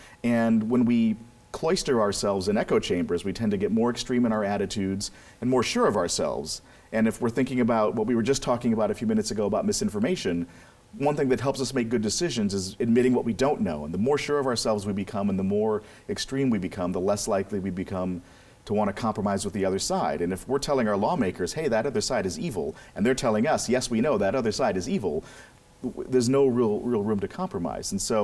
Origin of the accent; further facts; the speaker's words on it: Minnesota, United States; this time my home state Vikings will finally win again